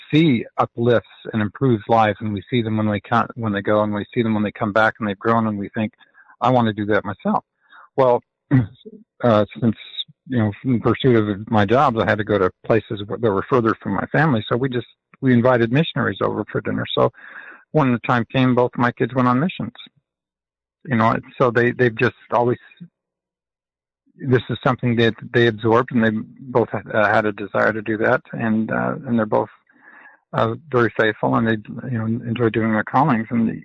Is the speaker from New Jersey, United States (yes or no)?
no; Utah, United States; I grew up in Utah, so it was easy for us when we had cousins going on missions